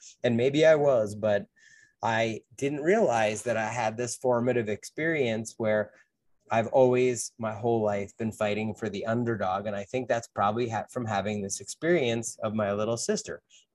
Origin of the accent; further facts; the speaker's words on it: New Jersey, United States; I grew up in New Jersey. There was a lot of woods.